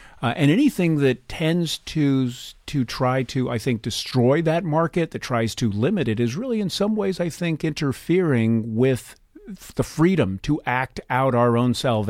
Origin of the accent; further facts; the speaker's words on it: United States; I'm clearly an American who grew up in a, you know, post-modern or modern and post-modern, post-industrial even world.